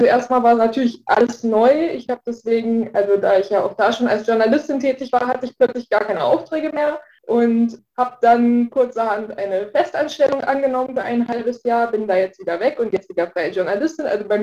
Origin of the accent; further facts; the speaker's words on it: Bad Harzburg, Lower Saxony, Germany; also born or lived in Hesse; now in Hildesheim, Germany; Ganz ursprünglich komme ich aus Hessen, da bin ich geboren. Ich habe meine ganze Jugend im Harz verbracht, in Bad Harzburg.